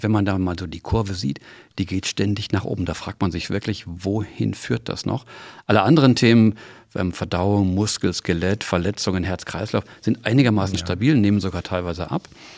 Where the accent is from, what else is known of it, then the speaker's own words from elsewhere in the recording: North Rhine-Westphalia, Germany; Und jetzt kommt leider in meine Heimat nach NRW.